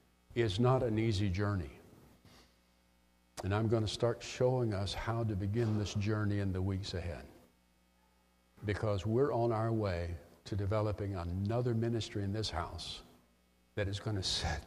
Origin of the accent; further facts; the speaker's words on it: Mobile, Alabama, United States; I grew up in the South, Mobile, Alabama. You can go a little bit farther and you're in the Gulf of Mexico. So that's pretty south.